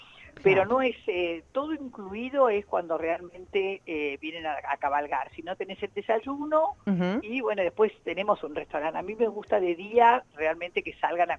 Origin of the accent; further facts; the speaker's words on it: Argentina; moved away as an adult; now in Rio de Janeiro, Brazil; Mira, yo vivo hace 35 años en Río de Janeiro.